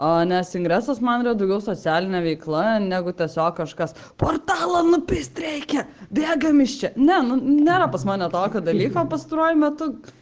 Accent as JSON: {"language": "Lithuanian", "town": "Vilnius", "region": "Vilnius County", "country": "Lithuania", "said": "žmogus iš Kauno, aš iš Vilniaus"}